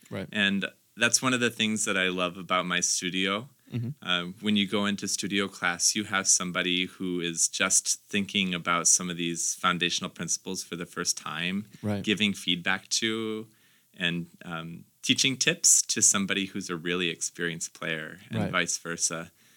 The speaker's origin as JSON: {"language": "English", "town": "Davenport", "region": "Iowa", "country": "United States", "tie": "born or raised there", "also_born_or_lived": "Rock Island"}